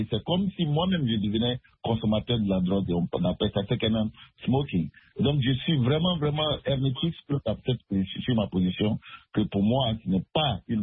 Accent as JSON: {"language": "French", "country": "Côte d’Ivoire", "tie": "born or raised there", "lives_now": "United States", "said": "ici aux États-Unis. J'ai grandi en Côte d'Ivoire, en Afrique, et ma position est catégorique."}